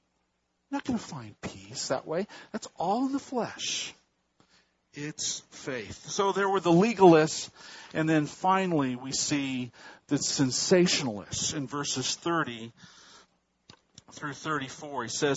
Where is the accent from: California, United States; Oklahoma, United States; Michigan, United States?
California, United States; I grew up in the San Joaquin Valley, the breadbasket of the United States.